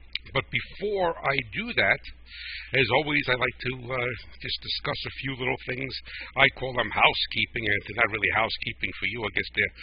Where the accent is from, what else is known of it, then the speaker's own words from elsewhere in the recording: New Jersey, United States; accent: New Jersey; So to everyone in Australia, I apologize for killing your names with my New Jersey accent.